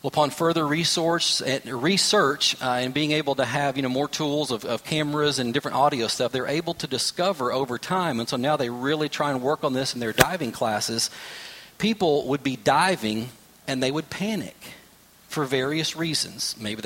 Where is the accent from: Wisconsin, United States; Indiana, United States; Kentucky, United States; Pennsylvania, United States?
Kentucky, United States; Now, the good news is I'm from Kentucky, so at the age of 41 to have only lost one tooth, I'm still doing pretty well